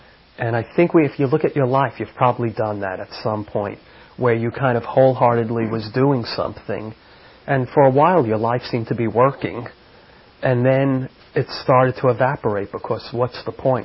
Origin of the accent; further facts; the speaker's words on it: New York, United States; growing up in New York, I can think of urban life